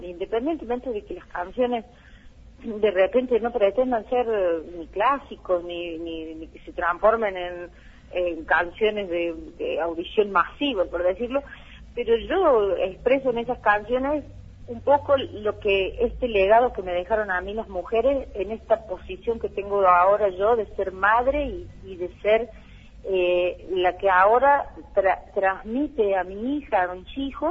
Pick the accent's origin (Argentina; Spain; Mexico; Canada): Argentina; Cruz del Eje, Córdoba; Yo soy de Cruz del Eje, pero tengo una fuerte marca de La Rioja, ahí por Milagro, por los Llanos Riojanos, de donde era mi mamá.